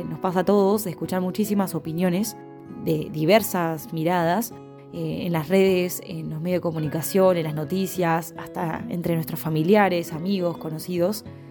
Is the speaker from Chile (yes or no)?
no; Argentina; en particular como joven argentina me encontré rodeada de jóvenes también